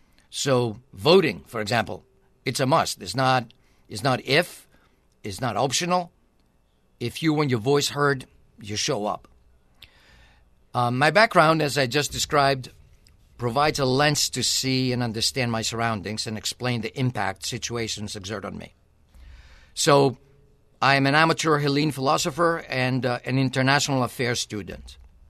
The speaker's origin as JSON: {"language": "English", "country": "Greece", "moved": "as an adult", "said": "I'm an immigrant. Legal, that is. Yep. I came from Greece in 1981 to attend engineering school."}